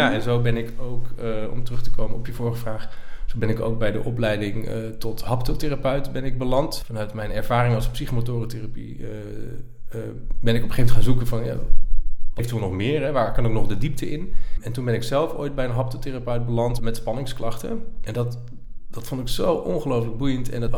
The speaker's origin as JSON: {"language": "Dutch", "town": "Ede", "region": "Gelderland", "country": "Netherlands", "tie": "born there", "said": "Ik ben nu 40 jaar. Ik ben ooit, lang geleden dus, geboren in het dorpje Ede. Tussen Utrecht en Arnhem is dat."}